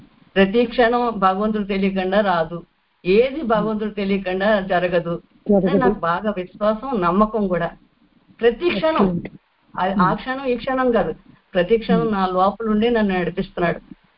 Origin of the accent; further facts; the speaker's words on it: Ardhavaram, Andhra Pradesh, India; మాది పల్లెటూరమ్మ, చిన్నప్పటి నుంచి ఆర్ధవరంలోనే పెరిగాం, ఆర్ధవరంలోనే చదువుకున్నాం.